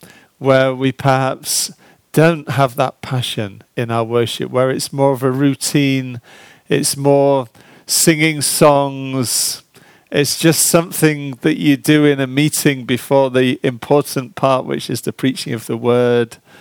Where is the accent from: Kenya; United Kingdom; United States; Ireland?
United Kingdom; We're very British, aren't we?